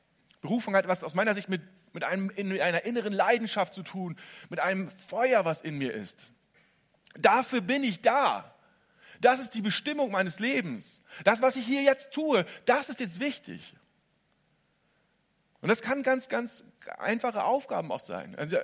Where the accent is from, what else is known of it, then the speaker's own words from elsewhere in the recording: Lower Saxony, Germany; oh, ich bin auch in Ostfriesland groß geworden